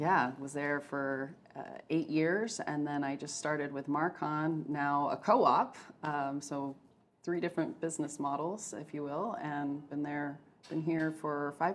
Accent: California, United States; Born and raised in California, yep. Southern California. Ventura County is where I was born and raised, and then went to college in San Luis Obispo

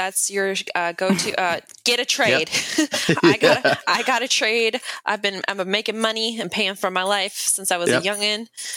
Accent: Mexico; moved away as an adult; I grew up in Mexico as a missionary kid.

